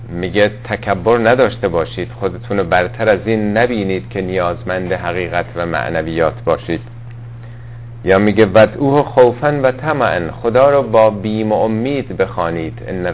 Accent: Iran; چون ما هم ایرانی هستیم و زبان عربی برامون یه مقداری دشوار هست

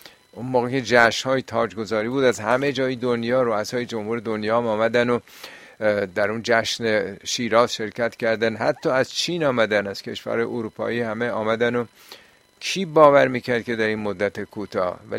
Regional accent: Iran; اصلا دوست داشتن کسی نفهمی که ما ایرانی هستیم فارسی حرف میزنیم

